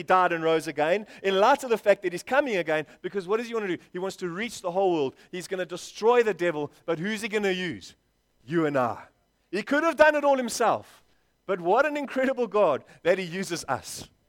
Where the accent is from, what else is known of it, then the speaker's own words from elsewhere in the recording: South Africa; You're a South African. I'm a South African. I love being a South African.